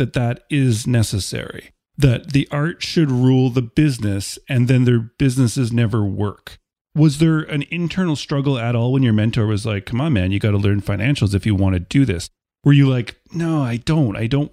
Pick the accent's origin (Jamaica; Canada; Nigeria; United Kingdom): Canada; I'm Canadian.